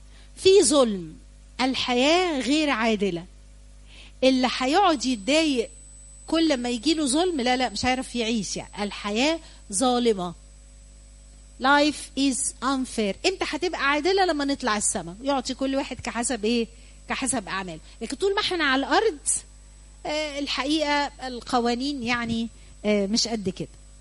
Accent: Egypt; طبعا القيادة عندنا في مصر عجب يعني.

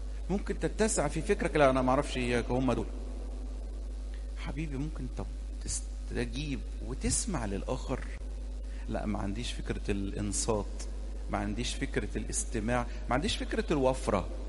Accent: Egypt

